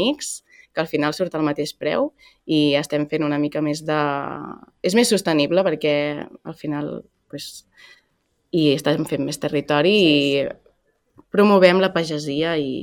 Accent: Sant Sadurní d'Anoia, Catalonia, Spain; soc de Sant Sadurní, al final ho he portat, m'han sucat el xumet a la copa de cava, saps, des de petita.

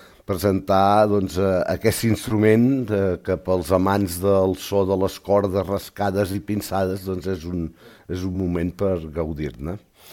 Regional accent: Llançà, Catalonia, Spain; ens anem a Llançà, al meu poble

